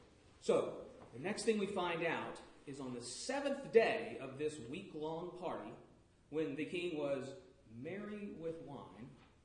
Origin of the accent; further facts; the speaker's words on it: New Orleans, Louisiana, United States; Now, I'm from New Orleans. Mardi Gras goes on for several months.